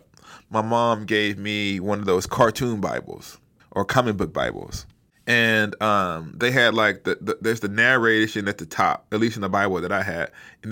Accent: Huntsville, Alabama, United States; No, I grew up in Huntsville, Alabama. Alabama, stand up for the Alabama listeners. I grew up in an all-black neighborhood, all-black church.

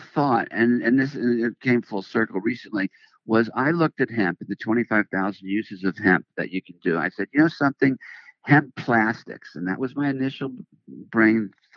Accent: Florida, United States; moved away as an adult; also born or lived in California; Prior to that, I grew up in Florida, which is where I was coming in. When it got too crazy there with the Cocaine Cowboys, I moved my organization to California, where it was still peaceful

